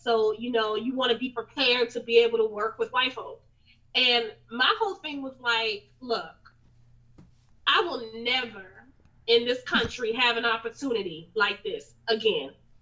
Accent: Raleigh, North Carolina, United States; Yeah, I mean, growing up, I'm from Raleigh, North Carolina. So growing up, I went to predominantly white schools.

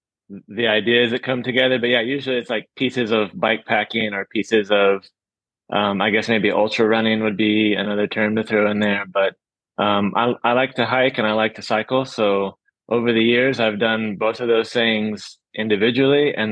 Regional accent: Texas, United States; moved away; I grew up in Texas, where I think the percentage of public land there is like 2%.

